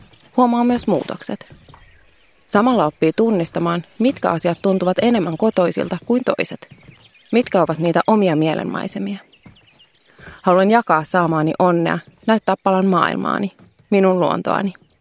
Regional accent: Vaasa, Ostrobothnia, Finland; Lapsuuteni asuin Vaasassa, meren rannalla, tuulessa ja tuiverruksessa.

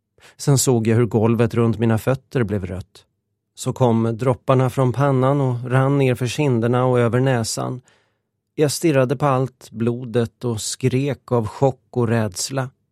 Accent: Lidköping, Västra Götaland County, Sweden; Jag var 17 år och gick nu på gymnasiet i min hemstad Lidköping.

